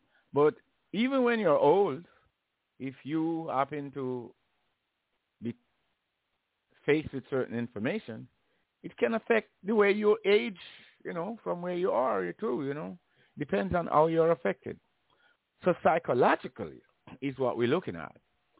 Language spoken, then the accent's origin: English; Jamaica; I'm over 70. In the world that I grew up in Jamaica, it was a time and a climate of course, it is a place where Christianity pervades the entire